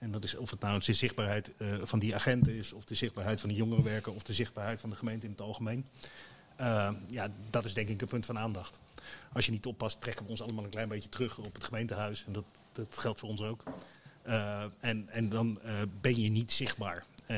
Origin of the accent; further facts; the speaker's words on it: Rotterdam, South Holland, Netherlands; Ik kom oorspronkelijk uit Rotterdam